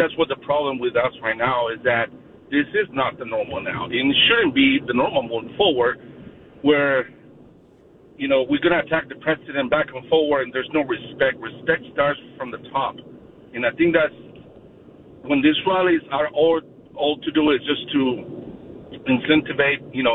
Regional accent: Colombia; English is a second language; now in United States; I'm a foreigner. I was born and raised in Colombia, and I migrated to, you know, the United States

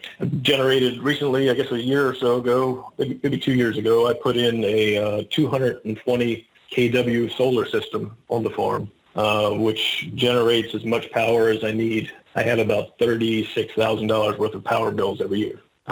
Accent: Maryland, United States; now in Delaware, United States; I live in Delaware, pretty close to the beaches. I was originally from Maryland.

